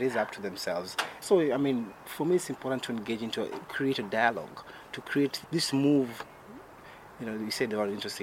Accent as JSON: {"language": "English", "country": "Kenya", "moved": "yes", "lives_now": "Denmark", "said": "Originally, yes, I'm from Kenya. And I live here and I consider myself now Danish."}